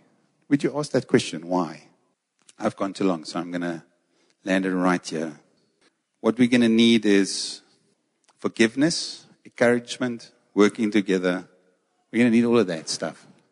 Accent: South Africa; There's some stuff that we do because we're from South Africa, yes?

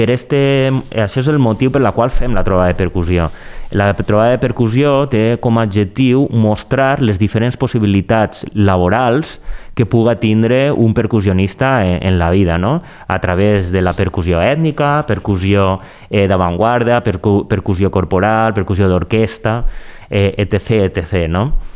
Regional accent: Villajoyosa, Valencian Community, Spain; de fet és del meu poble, de la Vila Joiosa

